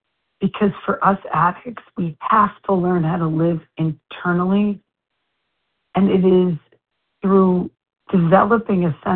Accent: Brookline, Massachusetts, United States; now in Canada; I'm from Brookline, Massachusetts. I'm currently in Gananoqua Lake, Canada.

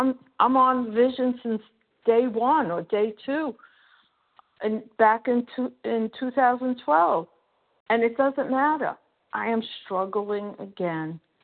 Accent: Florida, United States; I'm from Florida … I came into the program when I was 20 in 1973

